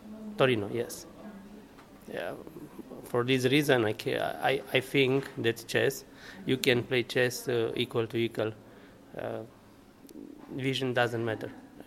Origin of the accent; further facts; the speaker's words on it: Romania; English is a second language; Yes, I'm from Romania.